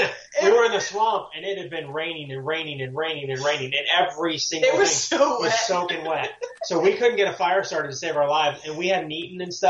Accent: Florida, United States; because I'm, you know, born and raised in Florida, lived here my whole life

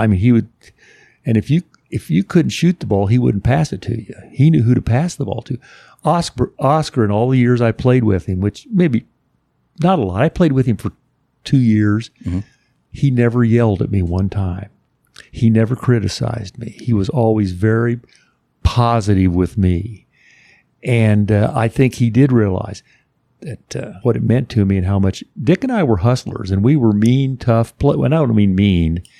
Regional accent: Indianapolis, Indiana, United States; because we're both from Indianapolis, the Indianapolis area.

